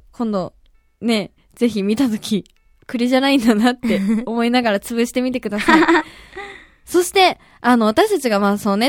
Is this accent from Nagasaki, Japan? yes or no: no; Kumamoto, Japan; 熊本出身なんですけど